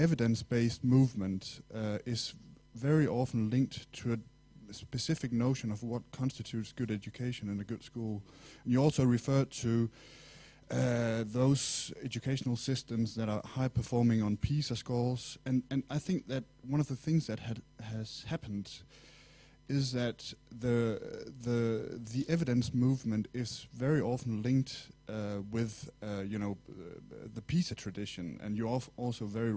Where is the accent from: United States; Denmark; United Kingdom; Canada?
Denmark; I'm from Denmark, an educational researcher from Denmark